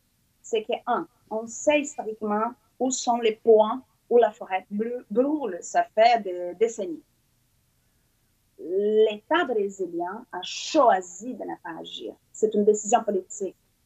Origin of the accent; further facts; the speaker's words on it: Quebec, Canada; En tant que Québécois et Québécoise, j'en doute que ce soit un principe, une valeur de notre société